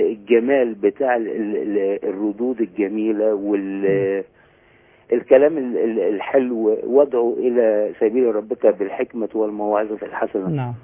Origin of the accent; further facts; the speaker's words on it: Egypt; إن إحنا كلنا مصريين، إحنا 90% مسلمين في هذا الوطن